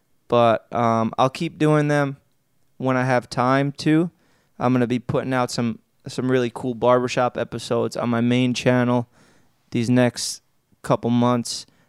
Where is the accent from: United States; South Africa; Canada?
United States; Staten Island, New York; sharing that story about my two idiot friends and growing up in Staten Island.